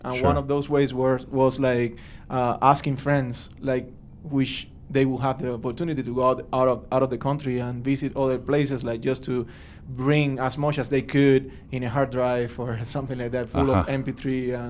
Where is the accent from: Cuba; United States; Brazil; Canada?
Cuba; grew up together in Cuba